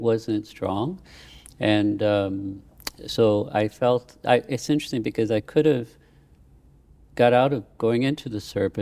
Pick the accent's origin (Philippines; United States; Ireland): Ireland; born there; I was born in Ireland.